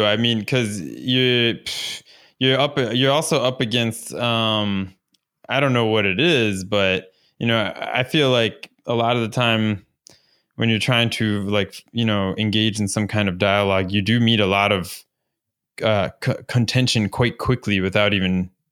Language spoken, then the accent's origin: English; United States; we grew up in school in the United States learning that, like, you know, United States is all over the world